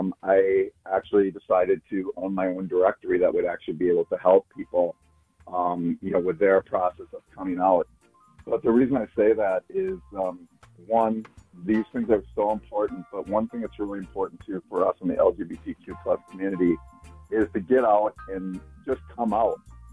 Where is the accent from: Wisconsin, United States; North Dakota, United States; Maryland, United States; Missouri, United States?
Wisconsin, United States; Durand; growing up in Wisconsin in a small town called Durand. My dad being a head football coach